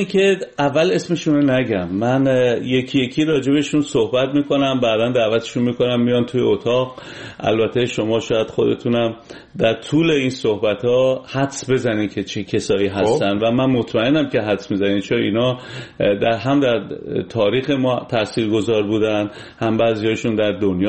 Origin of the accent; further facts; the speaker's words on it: Iran; هم در کار ما که ایرانی هستیم مؤثر بودن